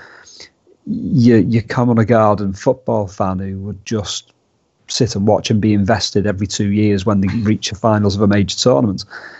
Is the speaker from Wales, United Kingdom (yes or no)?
no; Liverpool, North West England, United Kingdom; You know, as Liverpool fans, we have this epic slogan of "We're not English, we are Scouse." And there is a lot of truth in that, because we don't feel particularly British, we don't feel particularly English